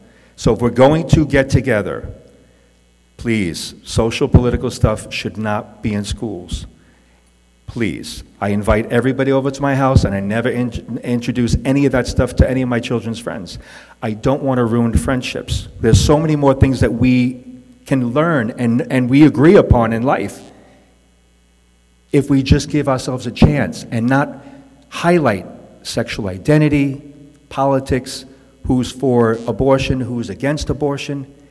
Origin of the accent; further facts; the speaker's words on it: New York City, New York, United States; I'm originally from New York City. I'm a former actor.